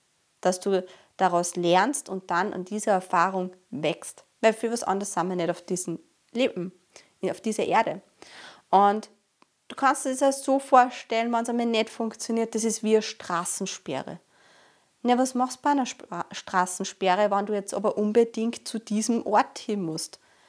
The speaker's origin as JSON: {"language": "German", "country": "Austria", "said": "deswegen kannst du direkt als Österreicherin zur WNBF Worlds fliegen."}